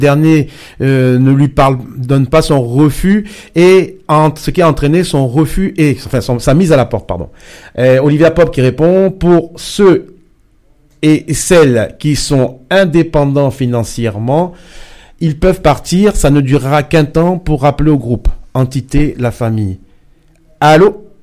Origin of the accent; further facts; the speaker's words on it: France; moi, je suis un peu teinté, mais je suis français aussi.